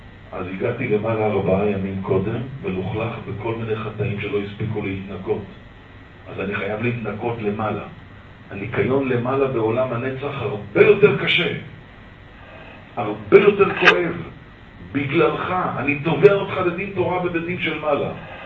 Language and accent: Hebrew; Tel Aviv, Tel Aviv District, Israel; חונכתי בחינוך כפרני ישראלי בן גוריוני של מדינת הישראלים, וגדלתי בנווה אביבים בתל אביב.